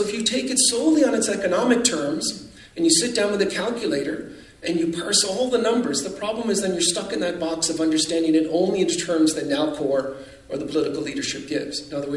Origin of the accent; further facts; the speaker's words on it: Newfoundland and Labrador, Canada; At least that always felt to me growing up in Newfoundland